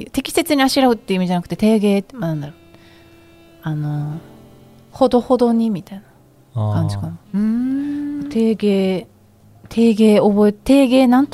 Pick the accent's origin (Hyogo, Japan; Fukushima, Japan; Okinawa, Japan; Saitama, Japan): Okinawa, Japan; moved away; 本土に行って毎日チュラさんのあの … のオープニング聞きながら … 聞きながら、うんうん、でも電車にドキドキしながらなまってるよとか言われながら